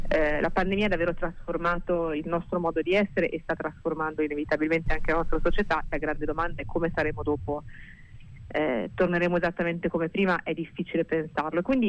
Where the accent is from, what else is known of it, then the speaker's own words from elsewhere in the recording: Carrara, Tuscany, Italy; andavo al mare con i miei genitori, a Marina di Carrara, perché sono di Carrara, negli anni 80.